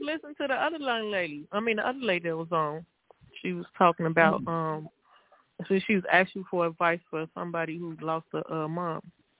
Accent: Chicago, Illinois, United States; I'm still from Chicago. What you mean?

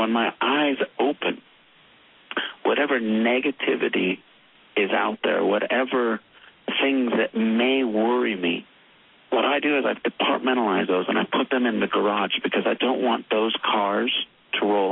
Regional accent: Montana, United States; also born or lived in Alaska; now in Idaho, United States; I was born in Alaska. I was raised in Montana. And I live in Idaho. So I grew up in big territory.

